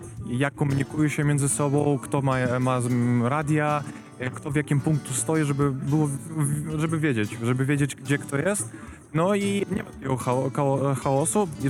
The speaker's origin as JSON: {"language": "Polish", "region": "Lviv Oblast", "country": "Ukraine", "second_language": "Polish", "lives_now": "Poland", "said": "Ogólnie to pochodzę z innego kraju i język polski to jest mój drugi język."}